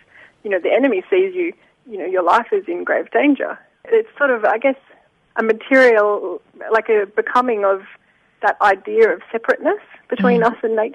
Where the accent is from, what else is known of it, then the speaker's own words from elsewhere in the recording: Canberra, Australian Capital Territory, Australia; now in Melbourne, Australia; obviously I'm a practising artist in Melbourne, but my hometown is Canberra, so it's a bit of a homecoming for me.